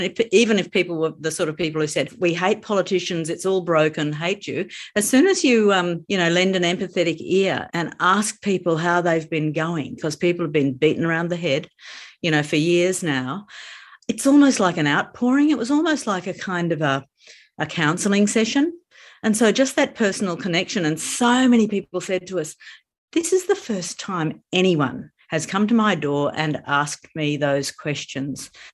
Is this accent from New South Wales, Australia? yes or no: no; Queensland, Australia; I feel happier about being a Queenslander. I feel happier about being Australian because Australians want this to happen.